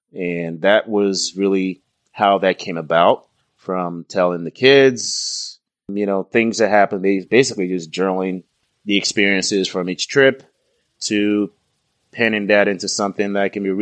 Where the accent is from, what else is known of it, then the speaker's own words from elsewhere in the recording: Lagos, Nigeria; Growing up in Lagos, it's a beach city, very similar to LA.